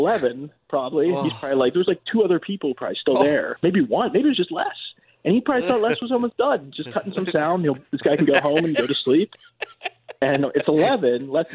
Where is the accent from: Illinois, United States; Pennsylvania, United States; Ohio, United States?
Ohio, United States; Steubenville; I get the Score when I'm from Steubenville, Ohio, and I get the Score at nights there when I'm home.